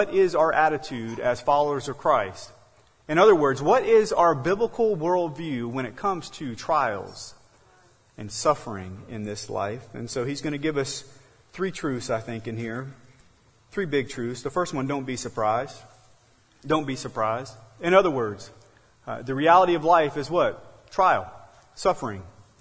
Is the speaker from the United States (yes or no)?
yes; United States; Yes, as an American, I am frustrated at the political divisiveness in our country.